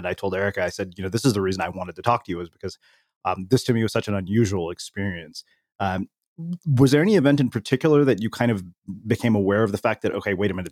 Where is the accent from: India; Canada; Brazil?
India; as an Indian person, it's pretty, you know, you're well aware of the fact that you're of a different color and a different race. And I think that happens fairly early, especially as an immigrant.